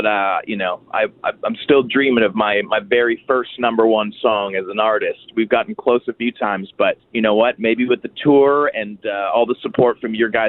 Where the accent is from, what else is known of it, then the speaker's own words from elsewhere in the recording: Toronto, Ontario, Canada; born there; because I was born in Toronto, I do bleed blue.